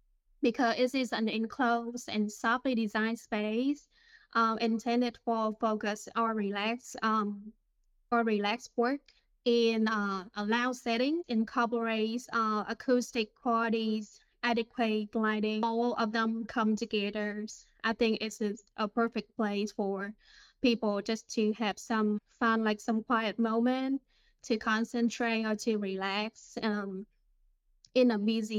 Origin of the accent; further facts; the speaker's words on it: Vietnam; now in Atlanta, United States; I'm originally from Vietnam, and now I'm based in Atlanta, Georgia.